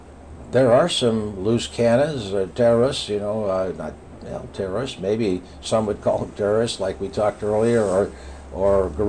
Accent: United States; Well, I suppose as an American, and because I know so much about it

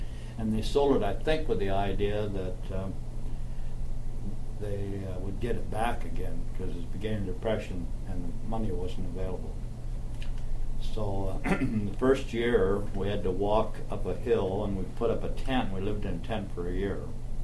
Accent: Patton Valley, Oregon, United States; And I was born in Portland, Oregon, and grew up on a farm in Patton Valley near Cherry Grove. And I went to high school at Gaston, Oregon, graduated in 1947.

